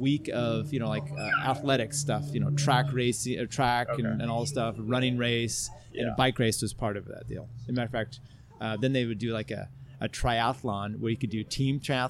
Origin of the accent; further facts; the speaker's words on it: Pacific Northwest, United States; So you, like me, I grew up in the Northwest